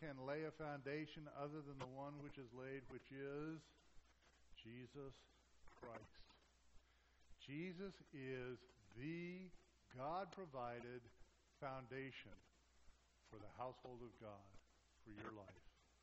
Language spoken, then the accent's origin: English; California, United States; I have family in Southern California. I was raised in Southern California. Ever since I was a kid in Southern California, they've talked about the big one